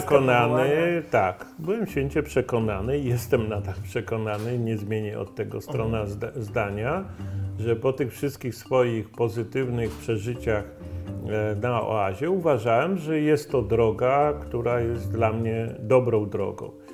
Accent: Kraków, Lesser Poland, Poland; born there; Moi rodzice mieszkali w Krakowie, ja się urodziłem w Krakowie

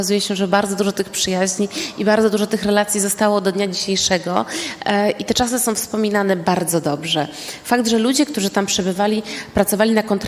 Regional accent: Derna, Libya; Ja pochodzę z Derny i tam też chodziłam do polskiej szkoły na terytorium szpitala, na kampie do kontenerowej podstawówki imienia Kwateraitisa.

